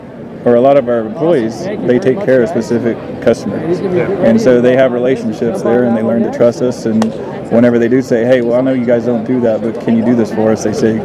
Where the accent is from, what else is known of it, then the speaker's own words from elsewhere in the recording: Uvalde, Texas, United States; Right, I grew up in South Texas, Uvalde, Texas, west of San Antonio, between San Antonio and Del Rio.